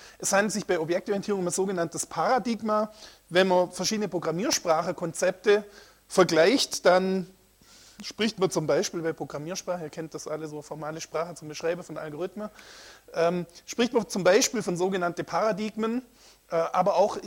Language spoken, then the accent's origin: German; Switzerland; accent: Swiss; Man hört es an meinem Dialekt, ich komme aus der Schweiz.